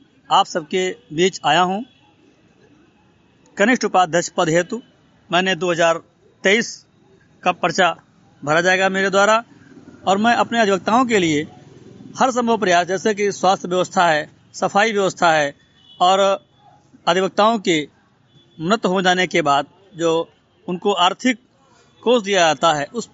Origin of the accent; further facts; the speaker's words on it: Terwa Pahalwan, Uttar Pradesh, India; मैं संडीला तहसील के अंतर्गत ग्राम पंचायत तेरवा पहलवान का रहने वाला हूं